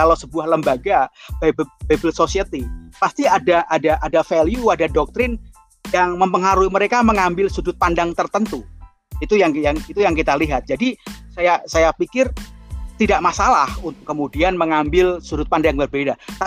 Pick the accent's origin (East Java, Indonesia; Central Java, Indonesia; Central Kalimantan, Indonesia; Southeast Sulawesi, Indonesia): Central Java, Indonesia; Juwana; born there; kalau saya lahir di Juwono, Pati, itu sangat akrab dengan riwayat dari kota mana Juwono, Pati